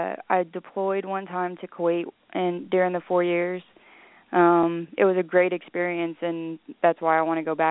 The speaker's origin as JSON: {"language": "English", "town": "Lafayette", "region": "Louisiana", "country": "United States", "said": "I'm from Lafayette, Louisiana."}